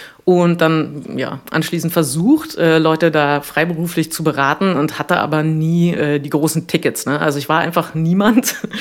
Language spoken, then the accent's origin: German; Potsdam, Brandenburg, Germany; also born or lived in Munich; now in Hamburg, Germany; Ich komme übrigens aus Potsdam. Also nicht, dass man mich als Münchnerin einstuft, sondern ich komme aus dem Osten. Und genau, dann lange München, dann jetzt auch schon wieder ziemlich lange Hamburg.